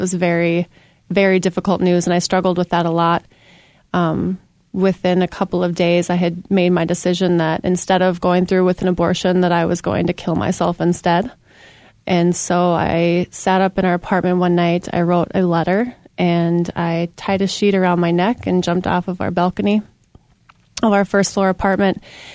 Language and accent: English; East Grand Forks, Minnesota, United States; I grew up in a large family of five kids in East Grand Forks, Minnesota, right in the border of North Dakota. And I grew up in a really wonderful Christian home.